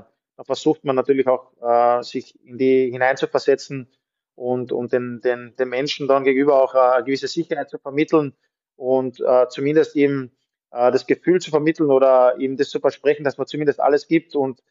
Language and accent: German; Klagenfurt, Carinthia, Austria; aber ich komme aus Klagenfurt.